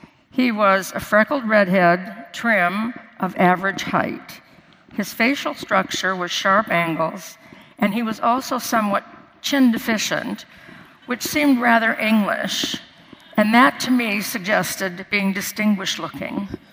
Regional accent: Chicago, Illinois, United States; because Coleman was planning to move to Chicago and I was from Chicago.

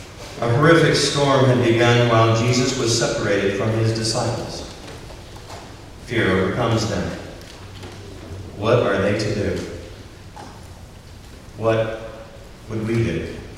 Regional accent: Jefferson City, Missouri, United States; a man that I knew from my hometown in Jefferson City, Missouri.

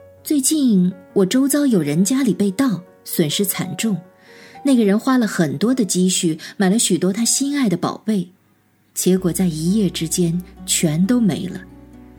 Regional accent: Shanghai, China; 我是来自于上海的

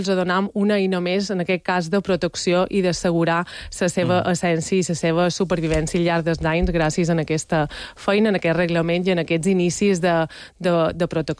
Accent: Balearic Islands, Spain; Com a mallorquins també, la nostra cultura, la nostra tradició, les nostres arrels.

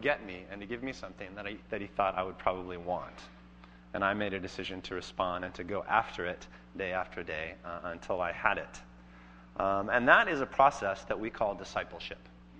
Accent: Oregon, United States; When I grew up in Oregon, in Southern Oregon, and we had a lot of these survivalists in Southern Oregon.

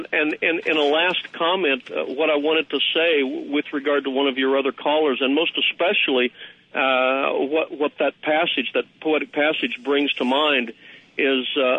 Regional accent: Indianapolis, Indiana, United States; also born or lived in Kentucky; As a Midwesterner, having grown up spending equal time between Indianapolis, Indiana, and South Central Kentucky, I have learned that the change of seasons

